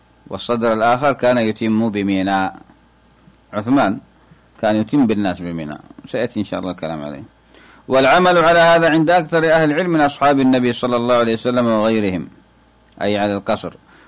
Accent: Morocco; طبعا ما عندنا في المغرب قصر

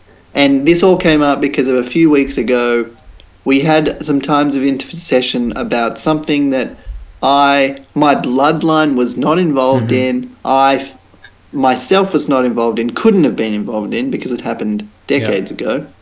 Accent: Australia; I think it could have national implications for me as an Australian.

